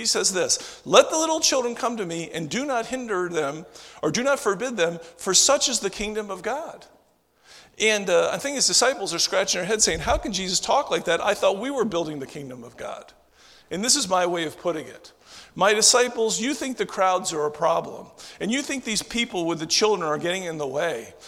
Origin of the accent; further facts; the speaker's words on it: Pennsylvania, United States; Now, I'm from Pennsylvania, and of course it's fishing, similar to fishing around here.